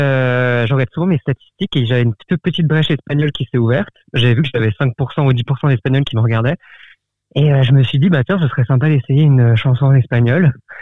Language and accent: French; Colmar, Grand Est, France; also born or lived in Ribeauvillé; moi je viens d'Alsace, de Chiné à Colmar, et j'ai habité pendant très longtemps à Ribeauvillé. C'est là où habitent encore mes parents, et du coup j'y reviens assez souvent quand même.